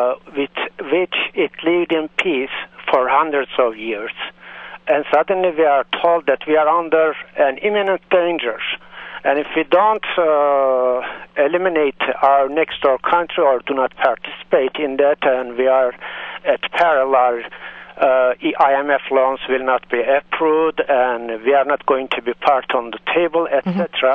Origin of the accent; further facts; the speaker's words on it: Turkey; now in United States; I am from Turkey, even though I am a U.S. citizen.